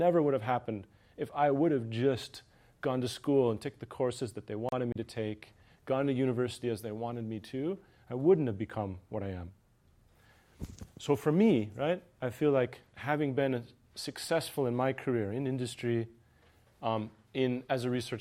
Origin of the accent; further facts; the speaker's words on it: United States; moved away as an adult; now in Sotkamo, Finland; I am American who's been in Finland for 21 years. So basically my entire adult life has been in Finland. And I have a family in Sotkamo Vuokatti.